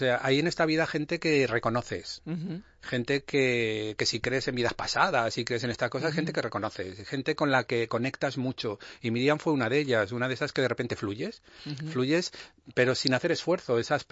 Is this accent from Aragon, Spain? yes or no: yes; Aragon, Spain; moved away as an adult; puede ser que pueda ser aragonés, pero es verdad que me fui de Aragón con 20 y pocos